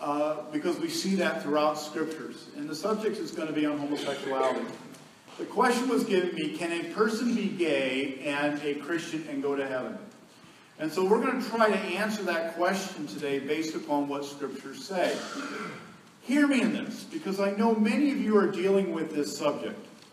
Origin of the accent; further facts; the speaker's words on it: Findlay, Ohio, United States; Also growing up in Findlay, there's a large gay community in Findlay, Ohio, to the point that I learned how to recognize it.